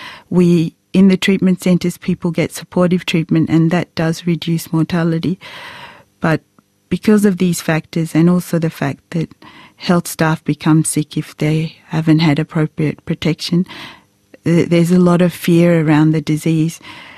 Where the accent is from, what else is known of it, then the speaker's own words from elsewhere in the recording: Canberra, Australian Capital Territory, Australia; I grew up in Canberra